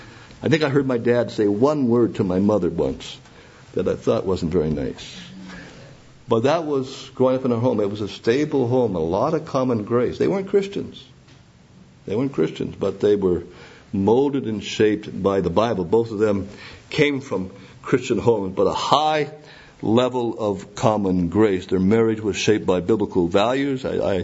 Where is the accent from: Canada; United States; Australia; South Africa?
Canada; Matheson, Ontario; born there; I was born in Matheson, Ontario, Canada. I'm a Canadian. Eh?